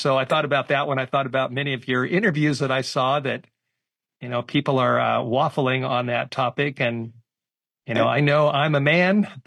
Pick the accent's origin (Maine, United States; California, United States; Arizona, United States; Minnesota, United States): California, United States; Studio City; My dad lived in Burbank. I grew up in Studio City.